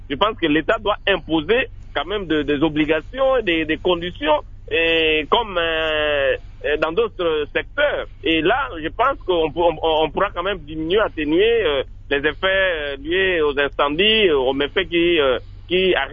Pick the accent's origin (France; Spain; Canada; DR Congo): DR Congo; Mbandaka, Équateur; chez moi à l'Équateur, en Mbandaka